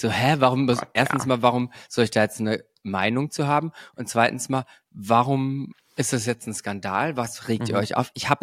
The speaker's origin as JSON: {"language": "German", "country": "Germany", "said": "Also wir sind einfach sehr unbeliebt im Rest der Welt als Deutsche."}